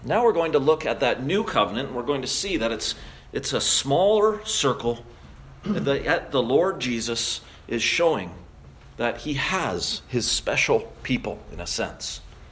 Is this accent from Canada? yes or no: yes; Canada; As a Canadian